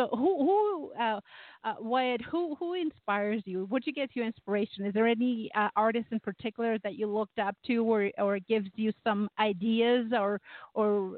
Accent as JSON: {"language": "English", "town": "Toronto", "region": "Ontario", "country": "Canada", "said": "I mean, I'm from Toronto."}